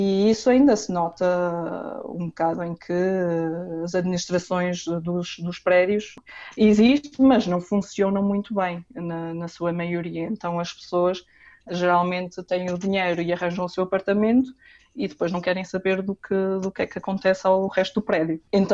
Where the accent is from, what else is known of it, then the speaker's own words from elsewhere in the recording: Portugal; moved away; como já saí de Portugal há tantos anos